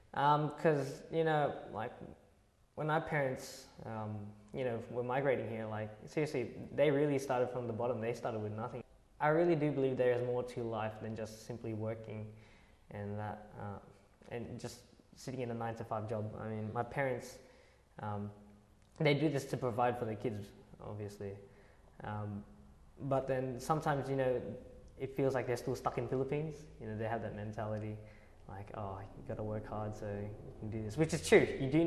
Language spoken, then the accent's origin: English; Sydney, New South Wales, Australia; I've been born and raised in Sydney, Australia. My parents came to Australia back in 1991. My dad's from Mindoro and my mom's from Manila.